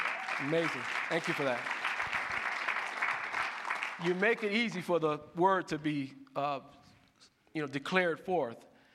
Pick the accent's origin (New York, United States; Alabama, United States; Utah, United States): New York, United States; Bronx; I'm from the Bronx, so it's okay. I can say that.